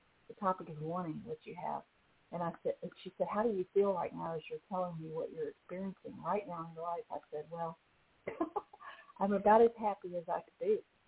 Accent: Arkansas, United States; And it's one of my favorite places in my home state of Arkansas.

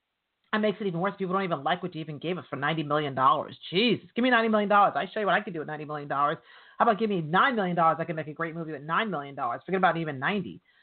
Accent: New York, United States; like I said, I'm from New York

